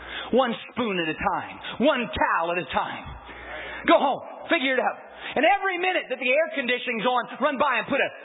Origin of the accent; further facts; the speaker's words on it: United States; I'm glad I'm American. I'm glad you cut me. I bleed red, white, and blue.